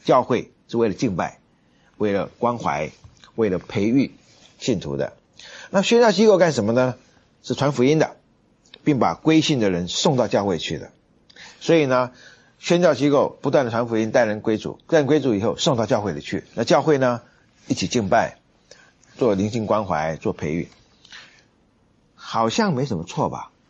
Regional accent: Taiwan; born there; 当然我自己也出生于台湾的教会

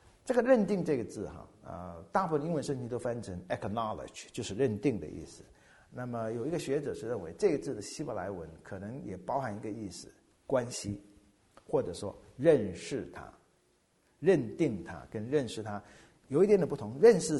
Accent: China; 我们中国人或者很多的人有时候就是机关算尽了

